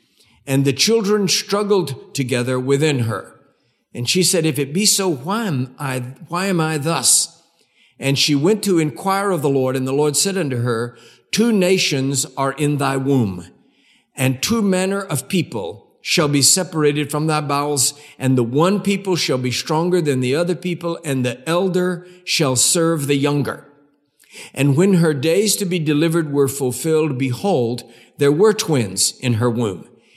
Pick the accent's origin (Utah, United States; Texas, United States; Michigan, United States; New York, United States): Texas, United States; born there; I'm a Texan. I've lived here in the United States for a long time, but I was born in the Republic of Texas